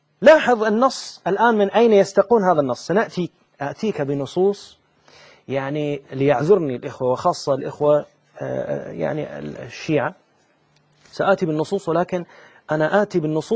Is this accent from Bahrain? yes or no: yes; Bahrain; صحابي عندنا في البحرين